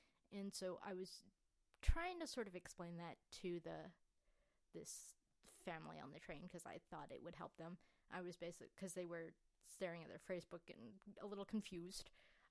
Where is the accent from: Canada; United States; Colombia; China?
China; Fujian; since I'm from Fujian province, which is a southern province